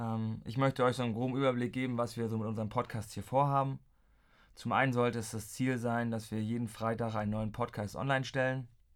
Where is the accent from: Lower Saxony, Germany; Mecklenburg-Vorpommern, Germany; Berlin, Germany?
Mecklenburg-Vorpommern, Germany; Und da ich ja gebürtiger Rüganer bin, war es für mich auch naheliegend, hier